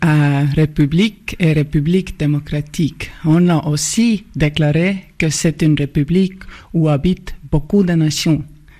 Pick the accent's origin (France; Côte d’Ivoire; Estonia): Estonia; French is a second language; les Finlandaises et les Estoniens, on est venus des montagnes de l'Ural. Et il y en a en fait beaucoup de petites nations encore dans la Russie qui sont fenno-ugriques comme nous